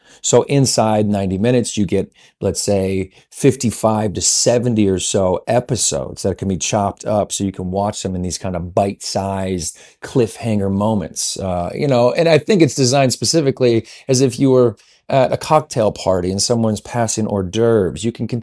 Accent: Cleveland, Ohio, United States; I used to work construction where I was raised in Cleveland, Ohio

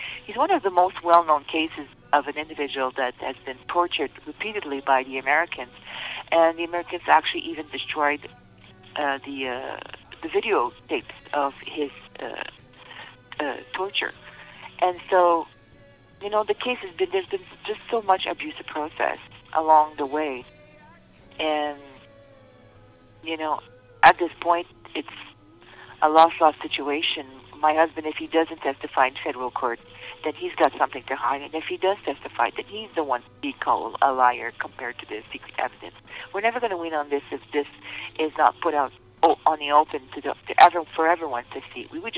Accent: Ontario, Canada; I'm a Canadian citizen. I married my husband in Canada. I'm French-Canadian from Northern Ontario. So, I one thing I have to say is I'm also white. I'm not Muslim.

